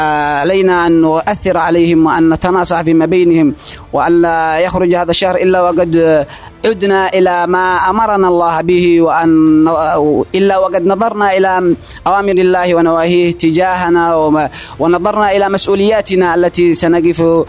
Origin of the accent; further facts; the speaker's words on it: Yemen; علينا جميعا نحن كيمنيين